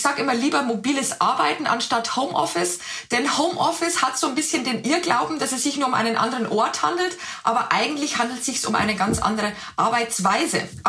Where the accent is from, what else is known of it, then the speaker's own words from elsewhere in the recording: Bavaria, Germany; now in Berlin, Germany; Und ich komme nicht ursprünglich aus Berlin, sondern aus der Nähe von Passau